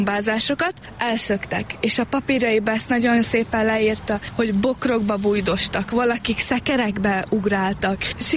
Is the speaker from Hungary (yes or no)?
no; Southern Slovakia, Slovakia